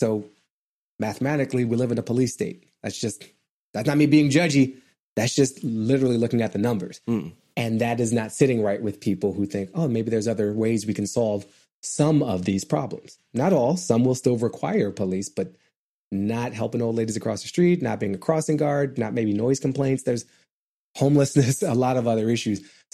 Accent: Australia; And I think as a non-American, as an Aussie, like, I appreciate your good wishes.

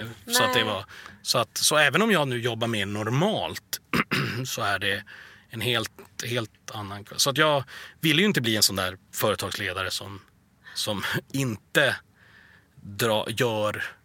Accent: Sweden; det var som waste att jag var svensk, för att hade jag varit där så hade jag varit rugbyspelare

